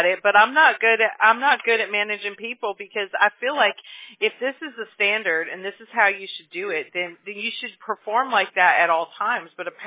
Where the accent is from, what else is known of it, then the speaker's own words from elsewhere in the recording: Mobile, Alabama, United States; born there; I was born in Mobile, Alabama, so I can say that. You know what I mean? I'm a country girl myself